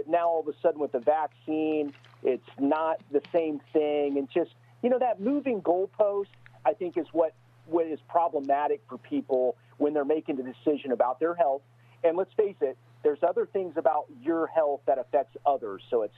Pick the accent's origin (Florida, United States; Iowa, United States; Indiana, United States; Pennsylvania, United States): Indiana, United States; I graduated from Alabama in the late 90s. I'm from Indiana. I went there on a track and field scholarship.